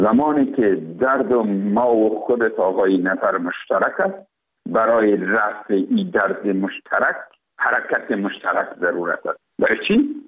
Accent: Afghanistan; تزاره برای تماما ما افغان هستیم،

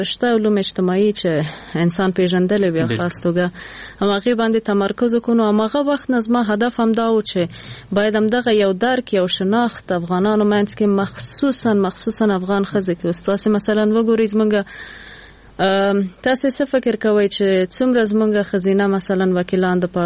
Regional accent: Nangarhar, Afghanistan; مونږ خو د جلال آباد یو کلی نه یو

